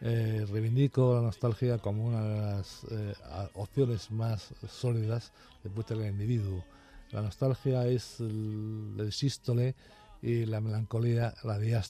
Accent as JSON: {"language": "Spanish", "town": "Viveiro", "region": "Galicia", "country": "Spain", "said": "yo nací en un pueblo de la orilla del mar, un pueblo gallego, Viveiro, que es Vilaponte en el libro, es mi ciudad de referencia, mi pueblo amado"}